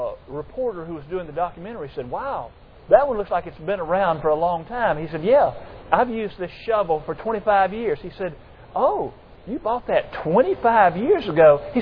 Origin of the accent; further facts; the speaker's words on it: Georgia, United States; I grew up in Clayton County, south of Atlanta.